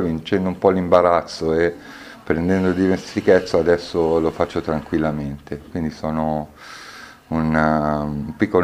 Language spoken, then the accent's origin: Italian; Milan, Lombardy, Italy; now in Triggiano, Italy; Io sono nato a Milano, ho vissuto 31 anni a Milano e poi adesso da circa 5 anni sono qui in provincia di Bari, a Triggiano abito.